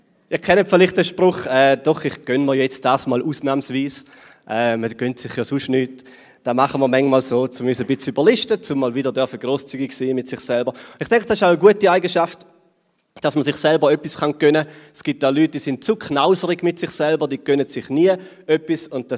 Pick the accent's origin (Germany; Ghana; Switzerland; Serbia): Switzerland; Ich glaube, als Schweizer haben wir auch noch so ein bisschen Kultur aufbauen